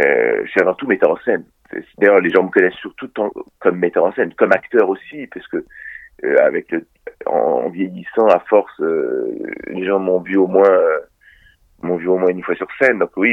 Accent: Rouen, Normandy, France; Mais non, Rouen est ma ville natale et j'y ai vécu. J'y ai vécu et j'ai encore des amis là-bas qui sont rouennais.

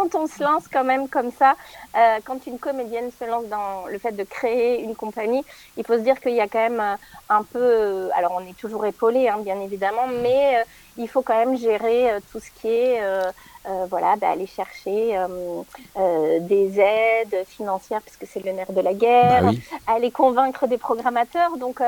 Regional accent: Toulouse, Occitanie, France; now in Paris, France; Je suis toulousaine, donc oui, je viens du sud, mais quand je suis arrivée à Paris pour faire une école de théâtre

